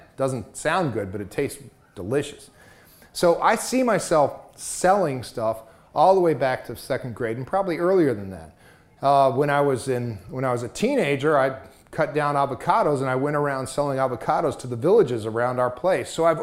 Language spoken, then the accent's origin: English; Mexico; I grew up in Mexico. My parents were missionaries down there.